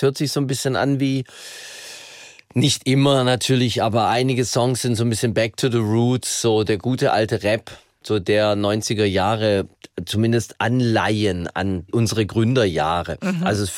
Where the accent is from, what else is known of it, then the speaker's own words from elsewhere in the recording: Stuttgart, Baden-Württemberg, Germany; ich war immer ein Landei. Ich bin am Rand von Stuttgart groß geworden und wir hatten immer direkt Felder oder Wald. In der Nähe.